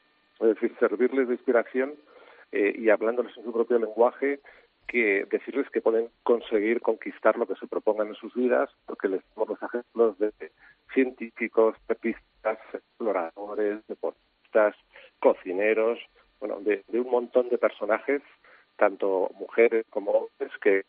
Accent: Spain; tenemos una autoestima como ciudadanos españoles, como españoles

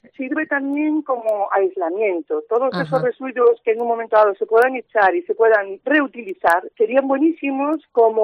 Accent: Galicia, Spain; yo que soy de Galicia he visto como, pues eso, que nuestros colchones

